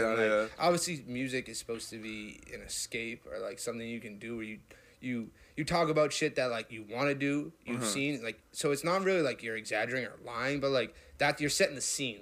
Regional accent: Charlestown, Massachusetts, United States; also born or lived in Winchester; I was born in Charlestown, Mass. I moved to Winchester in the suburbs, like 8 miles away. I was about 16 or 17. I did my last years of high school there.

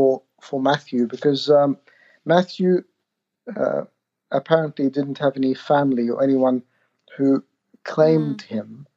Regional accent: Australia; I grew up in Australia.

